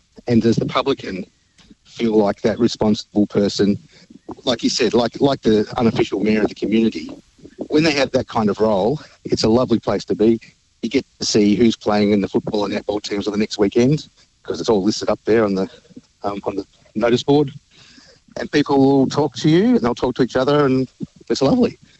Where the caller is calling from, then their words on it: Talbot, Victoria, Australia; I'm calling from Talbot today in northwestern Victoria